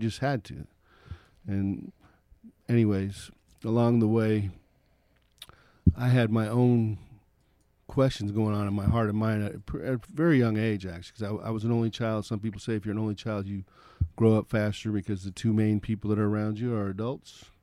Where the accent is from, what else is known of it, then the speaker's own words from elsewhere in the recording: North Hollywood, California, United States; I was born in Hollywood, of all places. Should have been an ominous sign of things to come. In July of 1965, and then the next year, my parents got their first house in North Hollywood, which is actually in the San Fernando Valley.